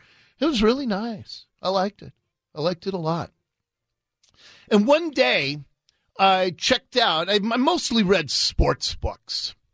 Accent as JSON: {"language": "English", "town": "Seattle", "region": "Washington", "country": "United States", "tie": "born or raised there", "said": "I'm a little kid growing up in Ballard"}